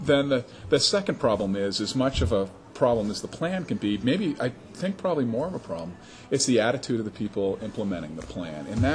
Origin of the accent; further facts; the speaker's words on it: Orono, Maine, United States; now in Portland, United States; I grew up in Orono. And had a great experience there. And for the past 20 years, I've lived in Portland. Before that, for 200 years, my family lived in Rumford.